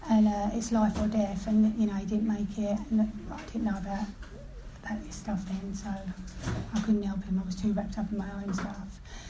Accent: Bow, London, United Kingdom; I'm from Bow, East London, and I had a good upbringing, structured, strict.

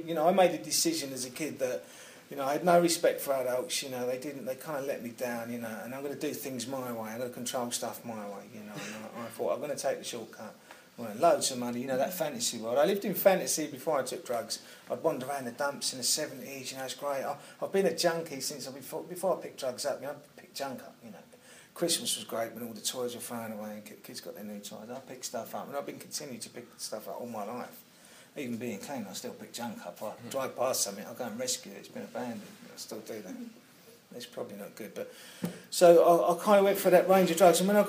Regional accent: London, United Kingdom; I come from South London, from a coal merchant's family.

